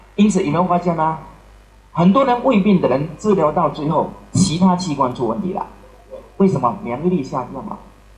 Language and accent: Chinese; Shenzhen, Guangdong, China; 这就是我们深圳人的风格吗？